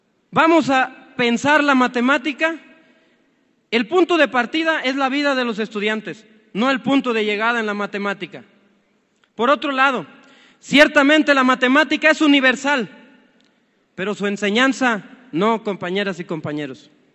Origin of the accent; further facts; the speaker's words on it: Mexico; transformar la verdadera educación que necesitamos como mexicanos, como sociedad